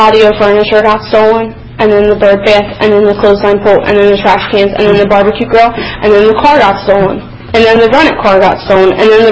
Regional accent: Philadelphia, Pennsylvania, United States; I grew up in West Philadelphia, and, you know, like, I had this really awesome set of friends, and I just never felt right.

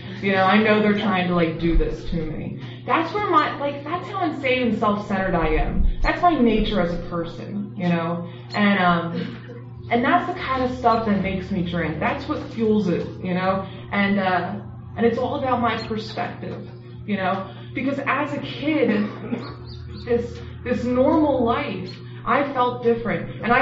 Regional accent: Philadelphia, Pennsylvania, United States; So I grew up in Philly. I had 3 siblings, and I have 2 parents

